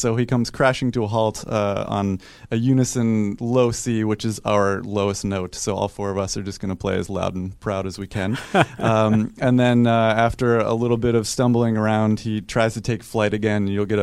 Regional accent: Bethel Park, Pennsylvania, United States; So I'm from the South Hills, born and raised here, and I went to Duquesne University for my music education undergrad

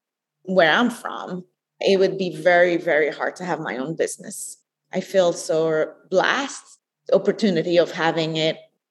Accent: Azores, Portugal; I was born and raised in the Azores. It's a group of islands that are Portuguese, very organic and sustainable, and it's all volcanic

